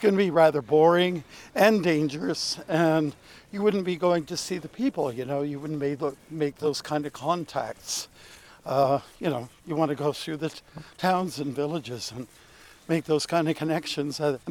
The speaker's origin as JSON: {"language": "English", "country": "Canada", "said": "it started back in 96 when I decided to do a trek across the country where I'm from Canada."}